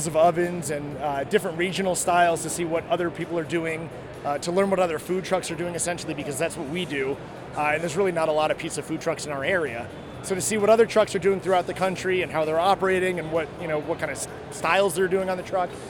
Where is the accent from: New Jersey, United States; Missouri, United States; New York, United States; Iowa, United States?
New Jersey, United States; Byram; I'm from Byram, New Jersey.